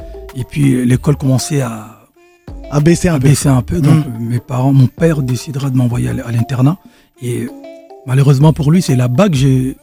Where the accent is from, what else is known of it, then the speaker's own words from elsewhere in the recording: Kinshasa, DR Congo; Moi, je viens de Bandal, Kinshasa, Congo, RDC.